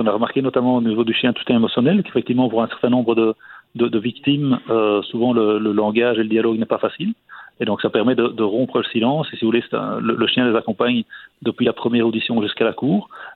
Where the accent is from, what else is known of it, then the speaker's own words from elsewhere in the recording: Belgium; chez nous en Belgique